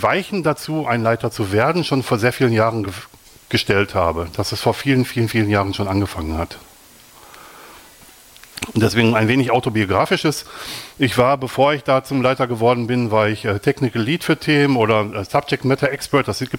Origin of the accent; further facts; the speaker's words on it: Wanne-Eickel, North Rhine-Westphalia, Germany; now in Switzerland; Ich komme aus dem Ruhrgebiet, das ist das Logo unten mit dem Pferdchen. Ich komme aus Wanne-Eickel, das ist das Wappen der damaligen Stadt Wanne-Eickel. Momentan lebe ich in der Schweiz